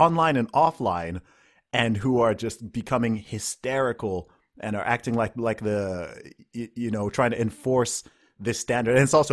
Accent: Saudi Arabia; so when I grew up in Saudi Arabia

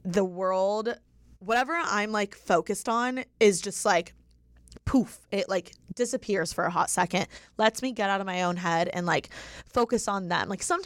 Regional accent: Indiana, United States; now in Los Angeles, United States; owning that I'm from Indiana, like owning that I'm not a nepotism baby, like whatever the case is. I feel like I used to think like moving

